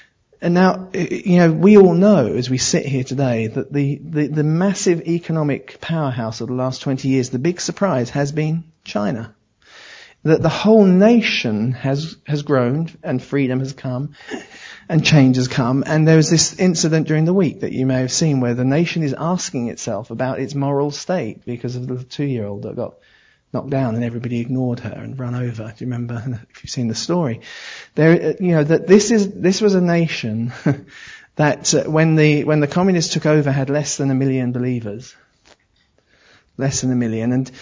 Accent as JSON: {"language": "English", "region": "London", "country": "United Kingdom", "tie": "born or raised there", "said": "I grew up in the Ichthys Christian Fellowship in Southeast London"}